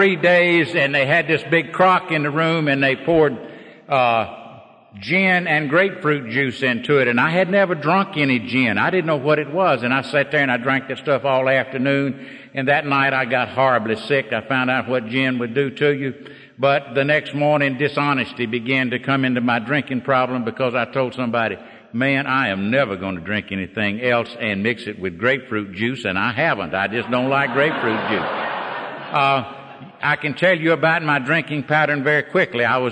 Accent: Mississippi, United States; I got out of the Air Force and I went back to my hometown and down in Mississippi

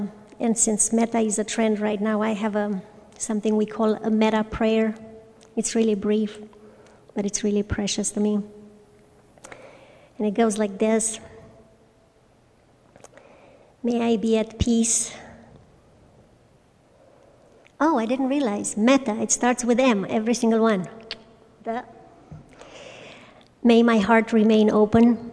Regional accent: Romania; moved away as an adult; now in United States; I'm originally from Romania. I was born and raised, born and raised in a village, went to college in a city, and came to America after that with a Peace Corps volunteer that is from Birmingham, Alabama

